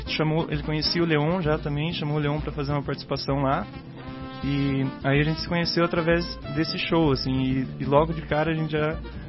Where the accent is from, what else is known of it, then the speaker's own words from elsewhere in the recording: Guarapuava, Paraná, Brazil; eu sou de Guarapuava, que é uma cidade interior do Paraná aqui.